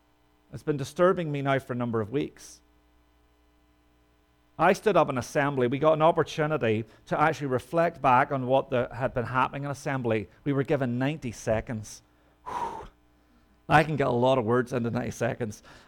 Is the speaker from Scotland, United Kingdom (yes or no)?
no; Northern Ireland, United Kingdom; I come from Northern Ireland. I struggle.